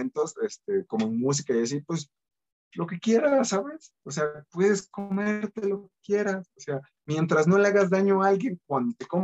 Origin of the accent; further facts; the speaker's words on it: Mexico City, Mexico; entonces yo me hacía tortas de plátano con azúcar cuando era niño, entonces soy chilango